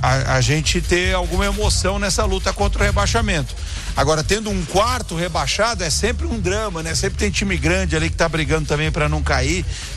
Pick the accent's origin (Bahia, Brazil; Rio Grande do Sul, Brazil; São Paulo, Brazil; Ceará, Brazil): São Paulo, Brazil; also born or lived in São Bernardo do Campo / Londrina; Então, eu só nasci lá e 3 dias depois eu voltei para Pinheiros, para São Paulo. Londrina, sim, eu tenho um carinho, porque eu estudei em Londrina, né, até minha faculdade.